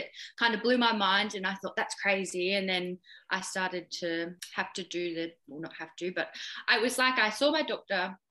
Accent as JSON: {"language": "English", "region": "Victoria", "country": "Australia", "said": "I'm 25 from the Mornington Peninsula down in Victoria."}